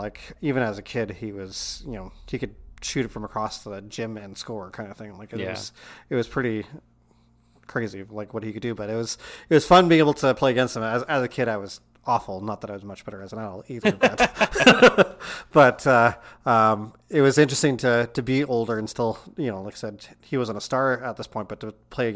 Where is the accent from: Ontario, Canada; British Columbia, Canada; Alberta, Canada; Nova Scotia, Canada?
Alberta, Canada; Calgary; I grew up in Calgary. I went to Ethel M. Johnson Elementary School and Dr. E.P. Scarlett High School.